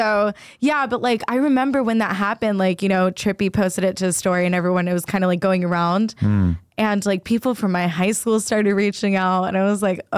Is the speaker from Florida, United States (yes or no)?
yes; Clearwater, Florida, United States; I grew up in Clearwater, so it wasn't like weird.